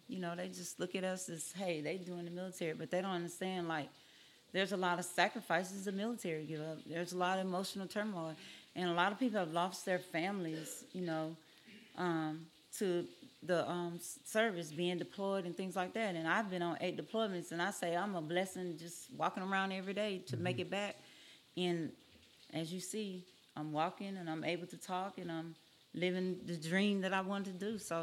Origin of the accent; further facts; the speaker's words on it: McGee, Mississippi, United States; I'm originally from McGee, Mississippi. That's where I was born and raised